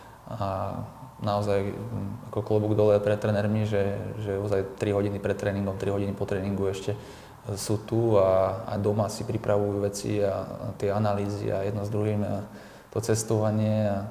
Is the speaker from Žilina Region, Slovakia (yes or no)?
yes; Žilina, Žilina Region, Slovakia; čo som ako registroval ako Žilinčan